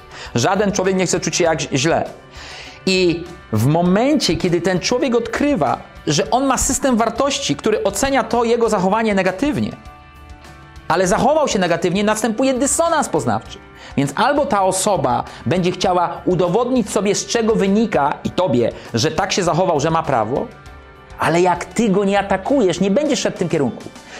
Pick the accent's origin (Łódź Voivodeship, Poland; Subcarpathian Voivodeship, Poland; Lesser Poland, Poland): Lesser Poland, Poland; Kraków; Ja jestem z Krakowa, dlatego powiedziałem włącza.